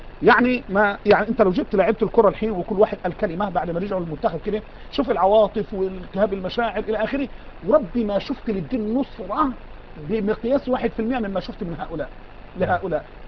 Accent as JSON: {"language": "Arabic", "country": "Kuwait", "said": "وأنا من الكويت في هذه الأيام"}